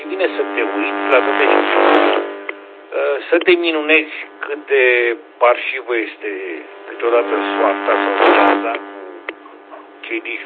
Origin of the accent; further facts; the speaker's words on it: Bucharest, Romania; eu sunt bucureștean, în moldovenesc. Sunt de 15 ani